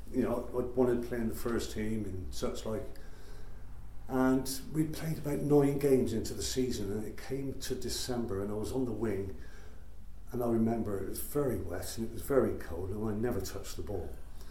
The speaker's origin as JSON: {"language": "English", "town": "Matson", "region": "South West England", "country": "United Kingdom", "tie": "born or raised there", "said": "Yes, born and raised in Matson, funnily enough. Yeah, and I've never left."}